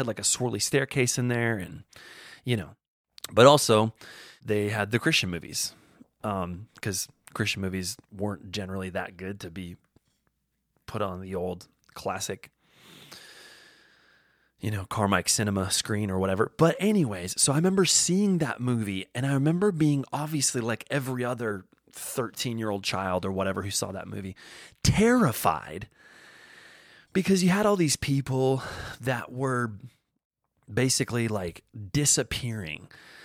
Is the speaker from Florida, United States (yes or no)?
no; North Dakota, United States; I remember going to the Left Behind movie at this like dollar movie theater in my hometown in North Dakota